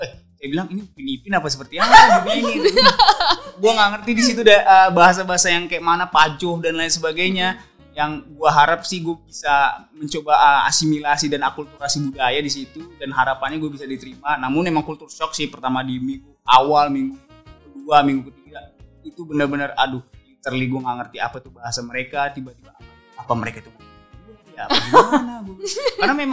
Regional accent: Medan, North Sumatra, Indonesia; also born or lived in Malang; Ya kalau aku kan dari Medan ya, aku Medan itu kan agak sedikit sama dengan budaya sedikit lah

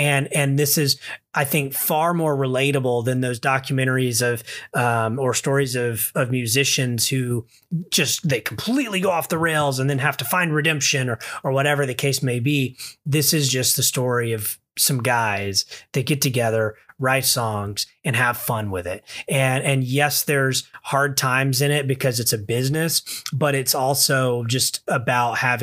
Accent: the South, United States; I'm from the South and, you know, I know what it's like to kind of grow up, close with a brother

